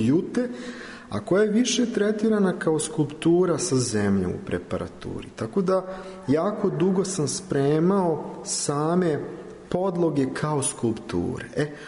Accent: Serbia; born there; ja sam rođen u toj osečini u zapadnoj Srbiji

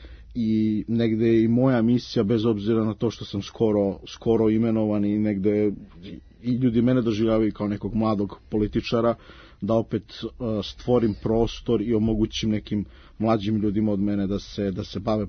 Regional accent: Belgrade, Serbia; 35 godina diplomirani ekonomista, rođen i odrastao u Beogradu, potičem iz jedne vredne porodice

